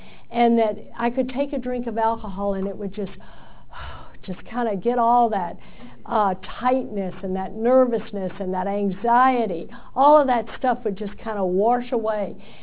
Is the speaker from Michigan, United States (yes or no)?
no; Texas, United States; You know, I'm a hick from Texas.